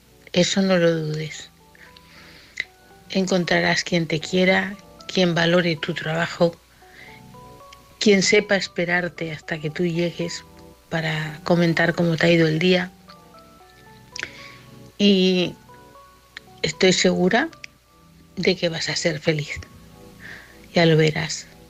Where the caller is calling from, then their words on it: Barcelona, Catalonia, Spain; de Barcelona.